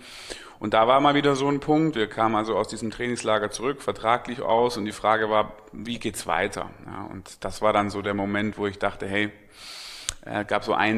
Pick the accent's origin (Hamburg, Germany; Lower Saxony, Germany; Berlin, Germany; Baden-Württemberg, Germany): Baden-Württemberg, Germany; Stuttgart; Ja, ich bin in Stuttgart geboren und habe dann dort auch Abitur gemacht